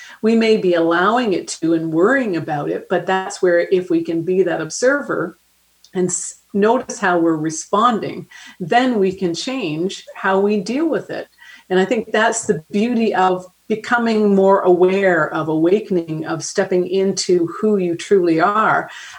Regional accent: Canada; I'm from Canada, in one of the largest banks in Canada

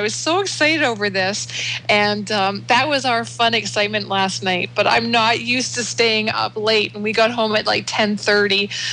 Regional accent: Canada; Well, you know, I'm Canadian, and up here in Canada, we have our fireworks on July the 1st

